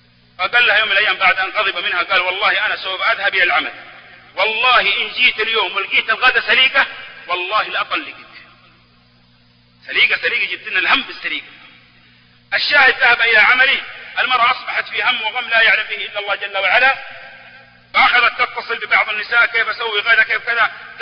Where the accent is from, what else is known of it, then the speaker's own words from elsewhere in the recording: Jeddah, Makkah Province, Saudi Arabia; مرة من المرات دخلت أحد الأحياء عندنا في جدة